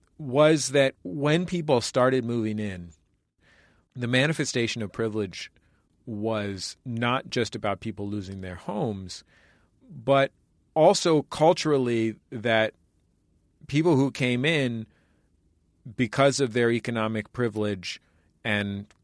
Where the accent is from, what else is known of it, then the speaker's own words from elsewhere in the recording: San Francisco, California, United States; the neighborhood that I grew up in San Francisco, the Mission was starting to change